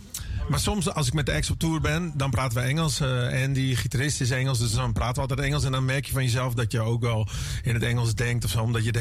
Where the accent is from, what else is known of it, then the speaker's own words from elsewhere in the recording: Friesland, Netherlands; first language Frisian; Dutch is a second language; Ja, Fries is mijn eerste taal en daar zit wel ook een urgentie in.